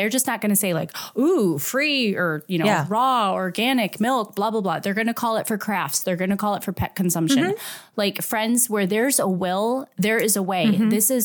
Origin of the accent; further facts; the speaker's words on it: Chicago, Illinois, United States; I'm sorry. I'm from Chicago. I'm just going to tell you how it is.